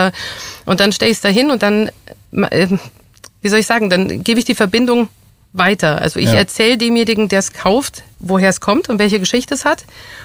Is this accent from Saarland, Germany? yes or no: yes; Saarbrücken, Saarland, Germany; Also ich bin in Saarbrücken aufgewachsen, also geboren, aufgewachsen, habe dort studiert, habe in Luxemburg gearbeitet